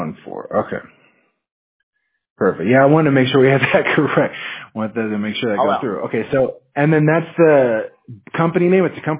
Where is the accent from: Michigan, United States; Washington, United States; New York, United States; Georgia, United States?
Washington, United States; I'm actually from Washington State, so, I mean, all I remember is just rain and snow, but it's beautiful there.